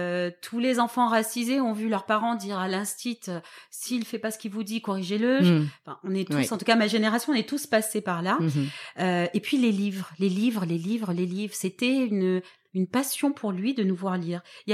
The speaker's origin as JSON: {"language": "French", "town": "Toulon", "region": "Provence-Alpes-Côte d'Azur", "country": "France", "said": "j'ai 42 ans, c'est 42 années. Alors, moi, je viens de Toulon, donc d'accord. qui est une ville que tout le monde connaît près de Marseille. Je suis l'aînée de 7 enfants, donc de parents maghrébins."}